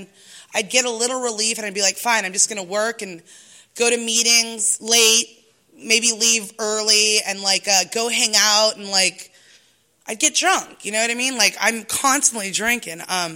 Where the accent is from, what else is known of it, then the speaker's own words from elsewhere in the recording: National City, California, United States; I was born and raised in National City, so I was just a hood rat